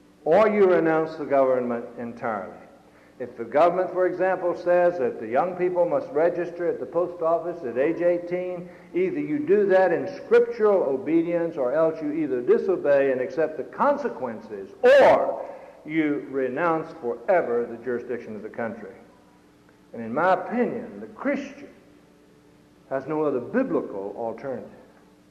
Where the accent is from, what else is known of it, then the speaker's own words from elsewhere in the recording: Southern United States, United States; As a Southerner, I have to look back and say, boy, was he right.